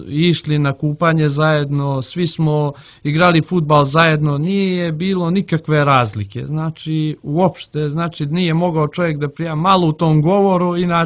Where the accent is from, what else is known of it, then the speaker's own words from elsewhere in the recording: Jagoda, Peja District, Kosovo; also born or lived in Podgorica, Montenegro; ja sam rođen u Podgoricu, ali kao mali, ja i brat smo ostali smo bez majke i podizali su ne baba i djedu selu Jagoda, opština Klina, na 20 km od Peći.